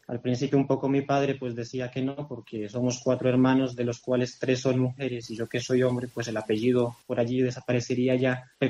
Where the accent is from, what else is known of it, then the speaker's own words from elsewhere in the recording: Cartago, Valle del Cauca, Colombia; also born or lived in Toledo; now in Spain; yo soy de un pueblo de Colombia que se llama Cartago y pues llevo aquí 7 años ya en España, ¿no? De los cuales 5 años viví en Toledo y porque pertenecía a una comunidad sacerdotal.